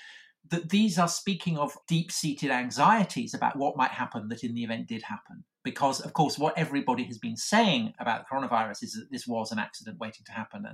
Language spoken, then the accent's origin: English; England, United Kingdom; I'm English